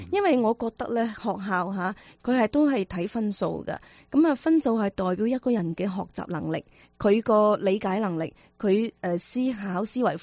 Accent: Guangdong, China; 我哋广东人讲啊

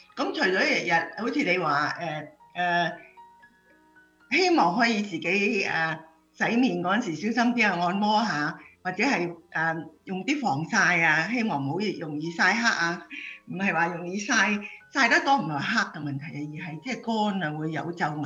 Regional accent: Hong Kong; 我喺香港長大啦，嗰度你知叫亞熱帶地方啦，一到夏天咧，嗰啲太陽好犀利嘅。

